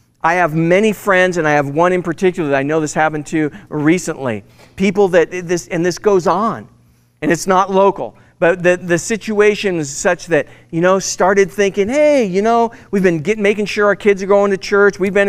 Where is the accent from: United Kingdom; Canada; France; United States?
United Kingdom; Scotland; I'm Scottish. I get it.